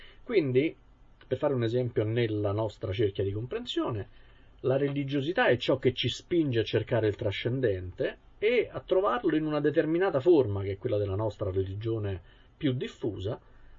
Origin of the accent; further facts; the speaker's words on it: Rome, Lazio, Italy; Io, essendo romano